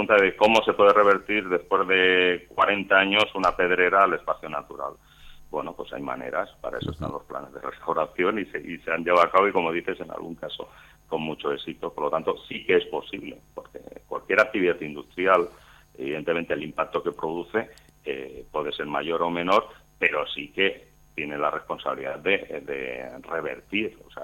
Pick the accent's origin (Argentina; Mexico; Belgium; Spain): Spain; Gavà, Catalonia; now in Castelldefels, Spain; yo que soy de Gavà y vivo en Castelldefels, espero que voy a Sitges mucho y por lo tanto, bueno, soy ciudadano de este entorno y hace muchos años que lo defendemos.